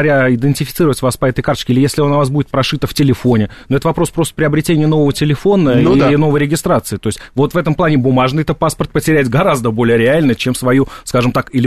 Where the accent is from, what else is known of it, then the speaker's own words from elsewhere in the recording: Moscow, Russia; я москвич, да, основную часть времени провожу в Москве.